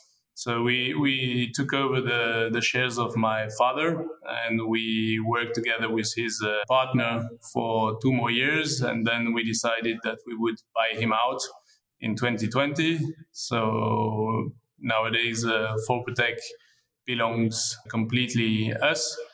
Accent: Luxembourg; Basically, I grew up in Luxembourg in a very international environment

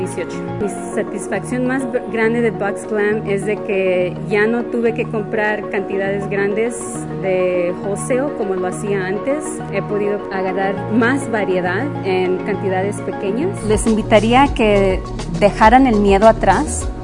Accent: Los Angeles, California, United States; also born or lived in Ciudad Juárez, Mexico; soy nacida en Juárez, Chihuahua y criada aquí en Los Ángeles, California.

